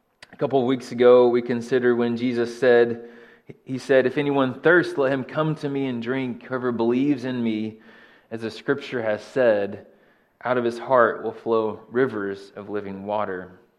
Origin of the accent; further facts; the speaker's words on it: Kentucky, United States; Well, growing up in the States, in the state of Kentucky, something that my friends and I liked to do as we got a little bit older was to explore caves that were in our area.